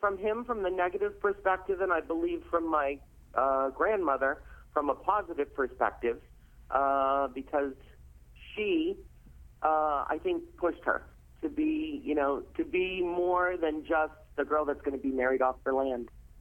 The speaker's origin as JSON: {"language": "English", "region": "Rhode Island", "country": "United States", "tie": "born or raised there", "also_born_or_lived": "Albany", "said": "I grew up, actually, I was born in Albany, New York. But I grew up just outside of Providence, Rhode Island."}